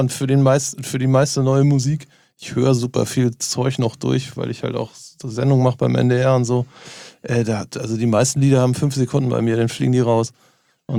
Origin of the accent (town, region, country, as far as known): Norderstedt, Schleswig-Holstein, Germany